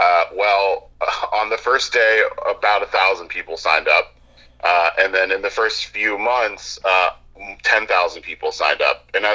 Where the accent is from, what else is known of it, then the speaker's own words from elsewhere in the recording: Texas, United States; I'm from Texas originally, and Ron Kirk did not win that race.